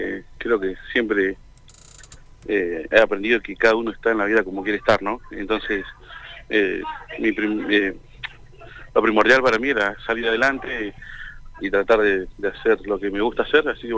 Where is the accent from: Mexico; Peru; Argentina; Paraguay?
Argentina; Viedma, Río Negro; yo era de Viedma, yo soy de Viedma en realidad.